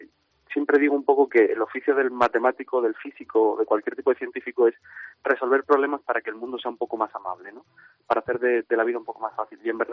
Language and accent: Spanish; Barcelona, Catalonia, Spain; also born or lived in Estepona; now in Granada, Spain; Sí, un poquito andaluz de adopción, sí. Yo nací en Barcelona, viví allí gran parte de mi infancia, y luego en 2012 me mudé con mi familia a Estepona, a Málaga, y ahora pues estoy viviendo aquí en Granada estudiando